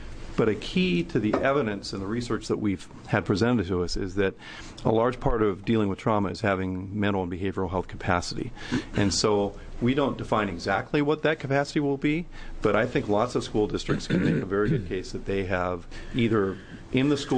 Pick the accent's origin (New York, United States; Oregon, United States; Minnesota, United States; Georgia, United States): Oregon, United States; Redmond; I grew up in Redmond